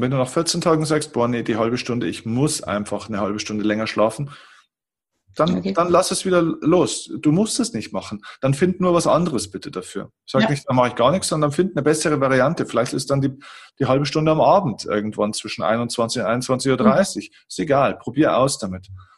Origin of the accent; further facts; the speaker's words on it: Bavaria, Germany; so sagt man bei uns in Bayern, darf schon ein bisschen mehr sein